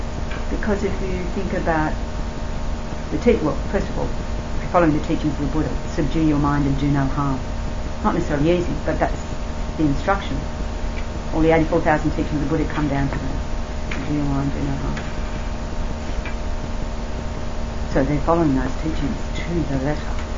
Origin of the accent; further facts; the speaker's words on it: Australia; here am I, Tibetan Buddhist nun, but I'm an Australian Tibetan Buddhist nun. I'm living in the West